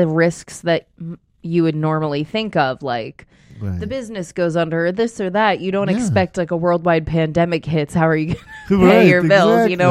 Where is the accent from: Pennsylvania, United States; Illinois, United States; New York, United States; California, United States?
Pennsylvania, United States; Philadelphia; We have a Fat Tuesdays, and I'm originally from Philly. We have Fat Tuesdays in Philly.